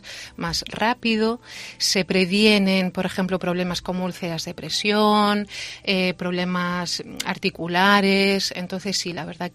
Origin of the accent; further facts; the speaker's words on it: A Coruña, Galicia, Spain; born there; Sí, nacimos en Coruña